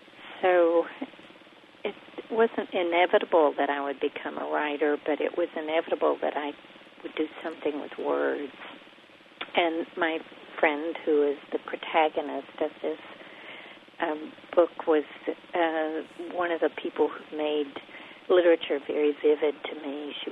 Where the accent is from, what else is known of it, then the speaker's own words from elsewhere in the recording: Arkansas, United States; accent: hillbilly; It was never a genuine Southern accent. It was more of a hillbilly accent.